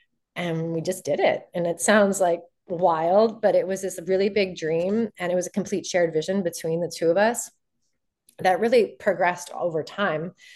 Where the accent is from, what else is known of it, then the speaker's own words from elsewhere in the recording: Canada; And we got back home to Canada. We're originally from Canada.